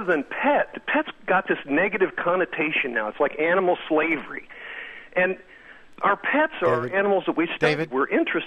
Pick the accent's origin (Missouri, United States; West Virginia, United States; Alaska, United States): Missouri, United States; Kansas City; When I was a child growing up in Kansas City, Missouri, they used to let kids, this is about late 1950s, go to the zoo